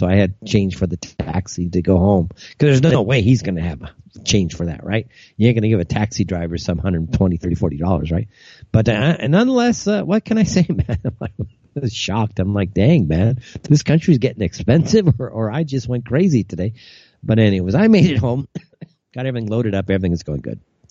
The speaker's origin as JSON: {"language": "English", "country": "United States", "lives_now": "Saudi Arabia", "said": "Now, in America, as an American, you cannot overstay your visa here in Saudi Arabia."}